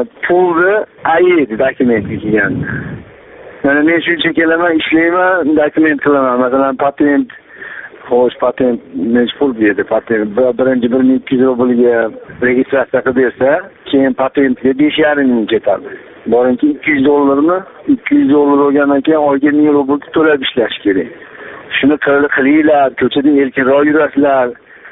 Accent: Andijan, Andijan Region, Uzbekistan; now in Vladivostok, Russia; biz mana Vladivostokda ishlayman, Andijondanman o'zim.

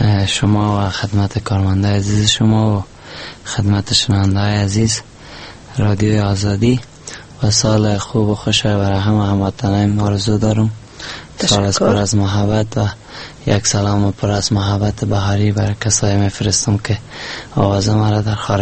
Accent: Kabul, Afghanistan; first language Pashto; Persian is a second language; چون که زبانم هم پشتو است و ما خودم در کابل زندگی کردیم و در کابل بزرگ شدیم. طفل بودم که پدر ما فوت کرد و همراه مادر ما که فارسی زبانشان است همراه از اونا زندگی کردیم و این زبان فارسی عادت گرفت.

